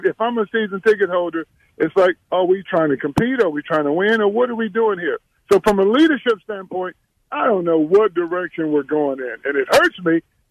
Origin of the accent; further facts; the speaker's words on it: Houston, Texas, United States; I grew up in Houston rooting for the Rockets since they played in Hawthorne's Pavilion, right?